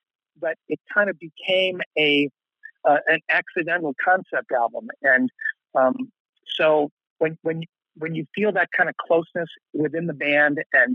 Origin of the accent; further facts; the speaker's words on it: Chicago, Illinois, United States; I grew up in Chicago, so I just took a road trip